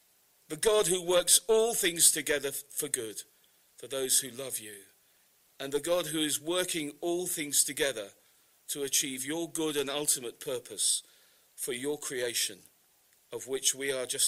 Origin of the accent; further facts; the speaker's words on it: United Kingdom; It's no more unfair than my being British is unfair because my dad was British. Excuse me. I'm born with all of the advantages and the disadvantages of being born